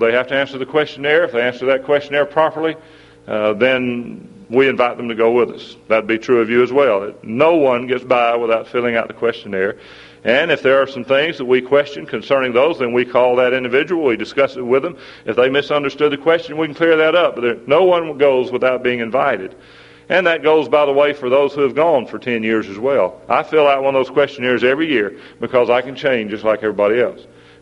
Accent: Georgia, United States; also born or lived in Alabama; when I grew up in Georgia and lived in Georgia and Alabama and that area all my life. Some of you don't understand me as well because of my way of speaking sometimes.

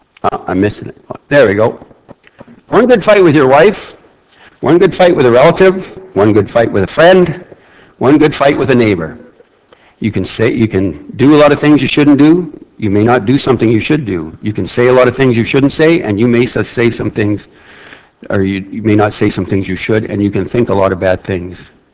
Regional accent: Saskatoon, Saskatchewan, Canada; I grew up in Saskatoon during the revival years, I might add.

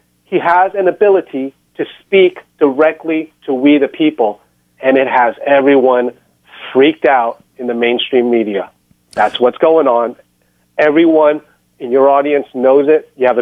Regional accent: Brooklyn, New York, United States; born there; My parents are Chinese, and so I came in here, and I was born in Brooklyn, New York.

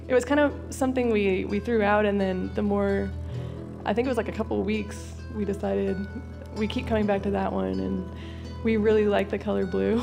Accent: Coppell, Texas, United States; I'll say the Dallas area, because nobody probably knows the name of my town, but...

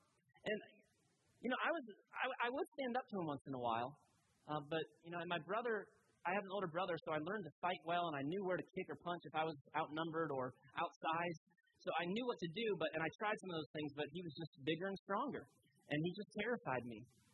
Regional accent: Florida, United States; I grew up in South Florida, and when I was in sixth grade, there was an eighth grader who would come and meet me after school every day.

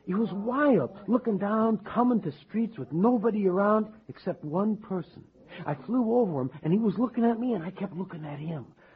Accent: New York City, New York, United States; Growing up in New York, I had a lot of fear about even talking to people, because in the big city, you're often ignored or treated badly.

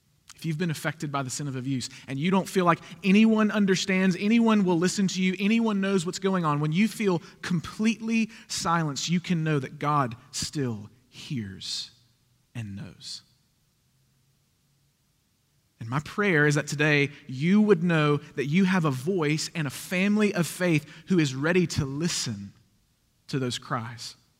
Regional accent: Wetumpka, Alabama, United States; my hometown's Wetumpka, Alabama, not far from here in Auburn, about an hour away.

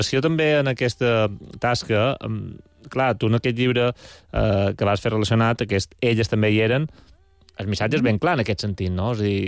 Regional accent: Balearic Islands, Spain; com som els mallorquins i mallorquines

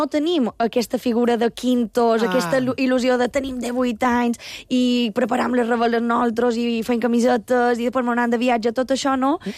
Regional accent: Pollença, Balearic Islands, Spain; Però és vera que o pollencins tenim com una cosa, un sentiment entre nosaltres.

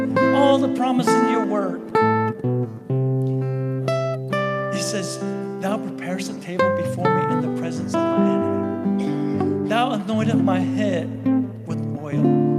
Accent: Southwest, United States; I'm from the Navajo Reservation. I'm a full-blooded Navajo Indian.

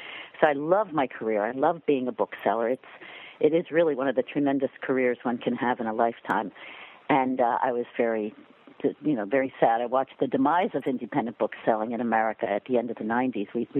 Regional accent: Pennsylvania, United States; also born or lived in Berkeley; I grew up in Pennsylvania, but I consider Berkeley the place where I became a person, a full human. But I lived there for 30 years, and it shaped me.

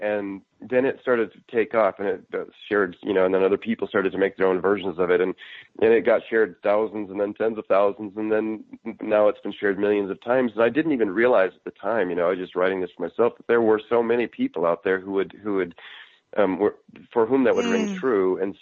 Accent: Boise, Idaho, United States; now in Austin, United States; And I was just living this very, very simple life in Austin, Texas, you know, far away from my hometown of Boise, Idaho.

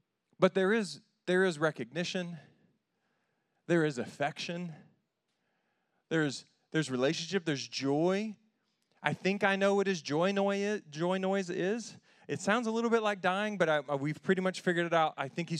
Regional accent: United States; born there; I'm an American. I was born here.

